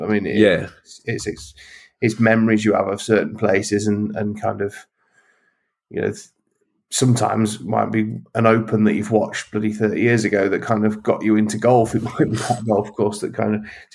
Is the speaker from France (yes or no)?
no; East Midlands, United Kingdom; the course I grew up playing in Lincolnshire